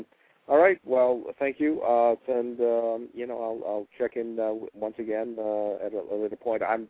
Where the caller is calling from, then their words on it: Boston, Massachusetts, United States; the reason I say it is because I'm calling in from Boston.